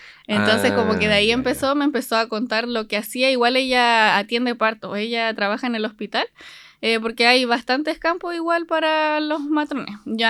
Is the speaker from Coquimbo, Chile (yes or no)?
yes; Coquimbo, Chile; soy de Coquimbo. Yo vengo de Coquimbo. Aquí me vine a estudiar acá.